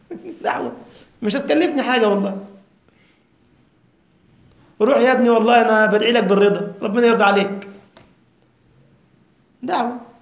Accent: Egypt; حتى عندنا في مصر يقول لك بيودوا الأزهر مين؟

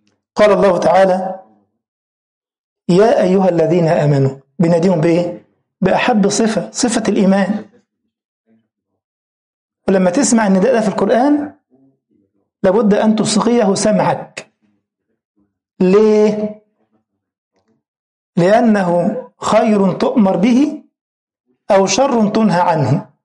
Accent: Egypt; ناصح عندنا في مصر يعني فاهم

